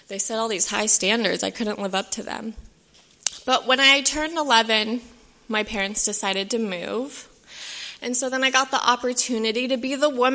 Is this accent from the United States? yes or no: yes; San Diego, California, United States; I was actually born and raised in San Diego.